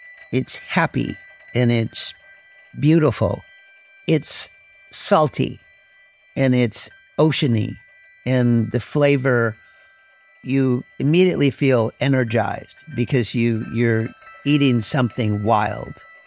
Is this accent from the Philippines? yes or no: no; Alaska, United States; I'm an Eyak Athabascan native from the Copper River Delta in Prince William Sound, and I'm from the Eagle Clan.